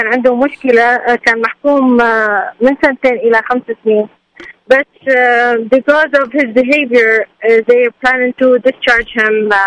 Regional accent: Iraq; now in United States; العفو انا عراقيه ولهجتي ما اقدر اعلق لا ويا لبنانيين ولا ويا اردني ولا يا مصري

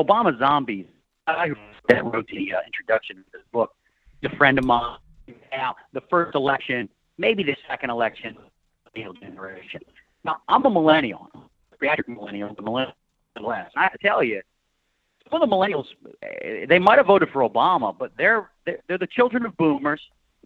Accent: Pennsylvania, United States; Now, I'm from Pennsylvania. I don't know if there is one there, but I'll have to check on that.

